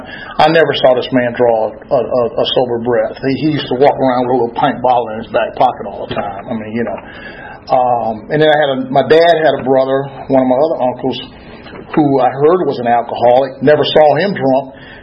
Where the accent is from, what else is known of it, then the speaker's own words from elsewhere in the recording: Columbia, South Carolina, United States; I'm from South Carolina. I know, don't boo my Gamecocks, y'all. All right. from Columbia, South Carolina.